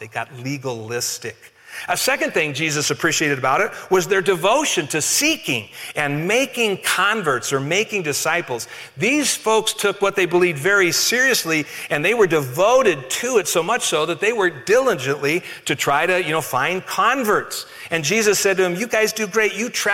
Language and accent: English; Colorado, United States; I grew up here in Colorado. I'm a native, and that's where most of my family lives.